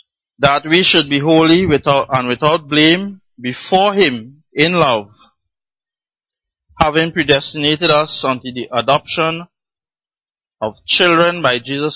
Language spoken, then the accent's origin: English; Trinidad & Tobago; So I'm from Trinidad.